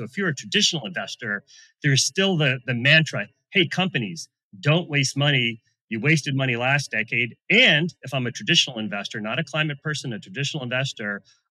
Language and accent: English; United States; and I apologize, I'm an American